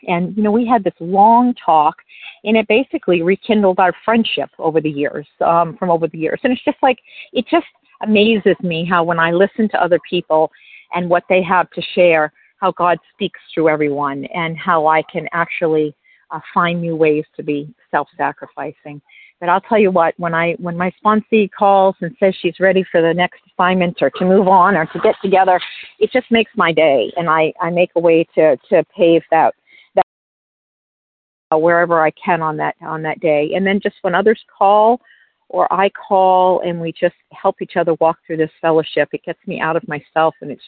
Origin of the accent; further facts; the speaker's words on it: New Hampshire, United States; is in Sparks, and I hail from New Hampshire.